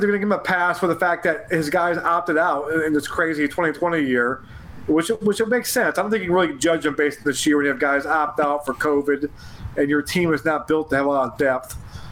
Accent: Syracuse, New York, United States; I'm from the Syracuse area. My father, a Syracuse grad and alum.

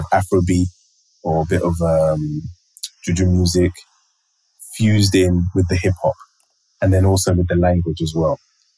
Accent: London, United Kingdom; also born or lived in Nigeria; I grew up in London, and then I went to Nigeria, and I lived in Nigeria for 6 years. Returned back to the UK as a teenager

